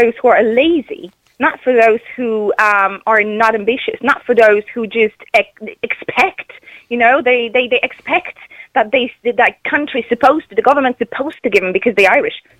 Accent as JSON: {"language": "English", "country": "Poland", "said": "I'm originally from Poland."}